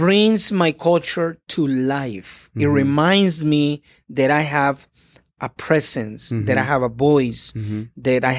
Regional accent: Guatemala; In my case, I'm from Guatemala.

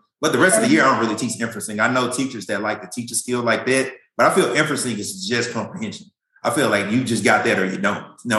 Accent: Mississippi, United States; I'm from Mississippi. And I work in Texas, and I'm telling the kids, you know, I'm from Mississippi

